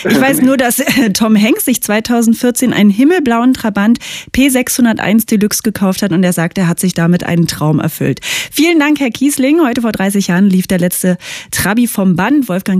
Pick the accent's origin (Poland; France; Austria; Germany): Germany; East Germany; Eigentlich musste man ja als Ossi ohne Privilegien und Kontakte, Entschuldigung, sehr lange warten.